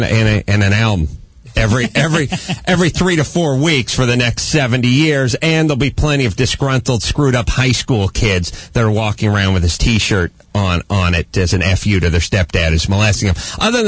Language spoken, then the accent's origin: English; United States; I'm an atheist and I'm offended. This is enough. I'm an American first.